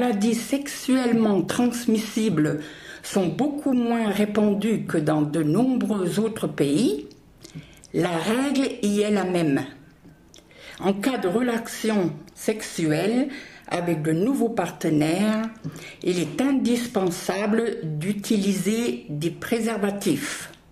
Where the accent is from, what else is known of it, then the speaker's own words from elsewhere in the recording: France; moved away as an adult; now in Offenbach am Main, Germany; J'ai quitté la France, j'avais 18 ans. Je vis en Allemagne depuis plus de 40 ans. Malgré cela, je n'ai pas oublié ma langue maternelle.